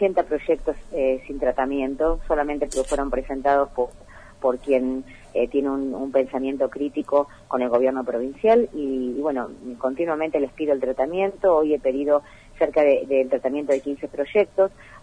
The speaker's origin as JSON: {"language": "Spanish", "town": "Río Gallegos", "region": "Santa Cruz", "country": "Argentina", "tie": "born or raised there", "also_born_or_lived": "Buenos Aires", "said": "que soy nacida en Río Gallegos, que estudié acá, que estudié en el Colegio María Auxiliadora, que me fui a estudiar a Buenos Aires y que volví a apostar a mi provincia"}